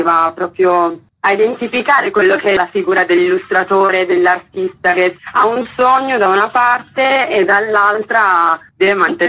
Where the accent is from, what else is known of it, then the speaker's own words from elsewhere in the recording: Turin, Piedmont, Italy; now in Rome, Italy; Io sono di Torino, sono 2 anni che sono a Roma